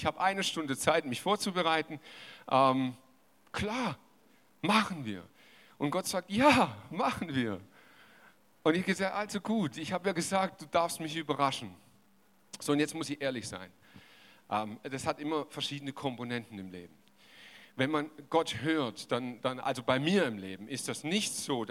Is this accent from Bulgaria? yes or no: no; Baden-Württemberg, Germany; also born or lived in Lüdenscheid; ich bin in Lüdenscheid geboren, das alleine ist schon hart. Gut, ich bin dort geboren und mit einem Jahr hierher gezogen. Und wisst ihr was, im Schwabenland, hey, es gibt genau eine Chance, Schwabe zu werden. Du musst hier geboren sein.